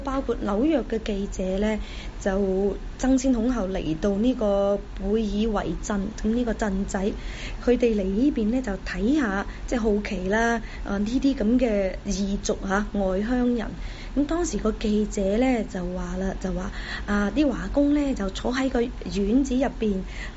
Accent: Guangzhou, Guangdong, China; 即係我哋細個喺中國嗰陣時，喺廣州甚至喺廣州啦

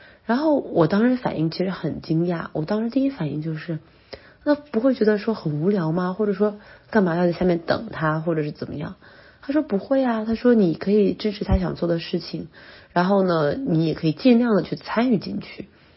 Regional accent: Dalian, Liaoning, China; 然后带他们到我的家乡大连玩

